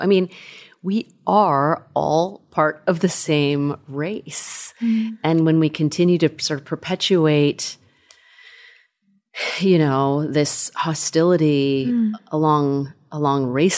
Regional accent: California, United States; born or raised there

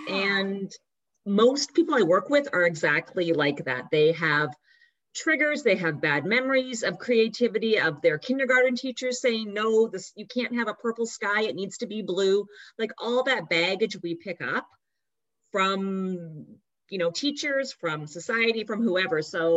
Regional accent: Canada; now in United States; I live outside of New York City, but I'm a Canadian.

